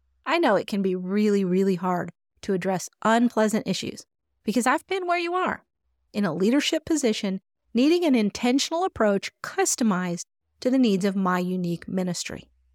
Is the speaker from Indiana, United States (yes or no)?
yes; Indiana, United States; I was raised in Indiana, so a lot of the places and names are very familiar to me.